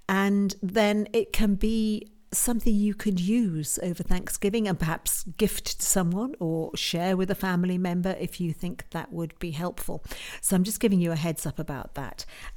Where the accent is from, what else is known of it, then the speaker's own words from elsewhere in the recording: United Kingdom; And to be honest, as a Brit, we've imported every other festival of yours.